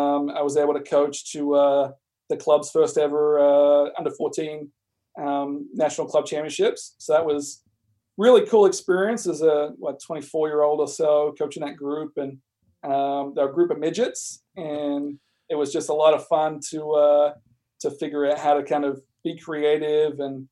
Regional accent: Melbourne, Victoria, Australia; I guess growing up in Melbourne through that era

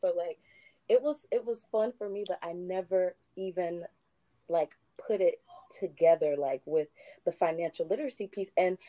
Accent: Delray Beach, Florida, United States; I grew up in Delray Beach. So I am from Palm Beach County, and I went to Atlantic High School.

